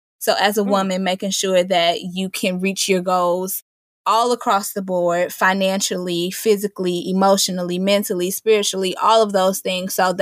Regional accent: St. Louis, Missouri, United States; also born or lived in Indianapolis; it's funny because I'm from St. Louis, but I lived in Indianapolis for about 7 years. And I actually just moved back to St. Louis about a month ago.

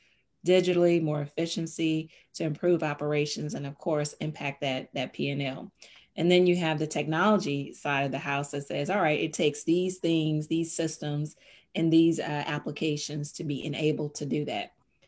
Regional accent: Houston, Texas, United States; I am from Houston, a consultant in IT for Fortune 500 companies for the last 20 years

